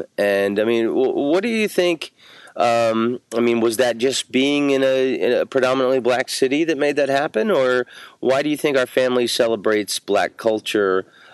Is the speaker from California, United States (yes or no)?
no; Washington, District of Columbia, United States; born there; Our family is from Washington, D.C. I was born in Washington, D.C., as were you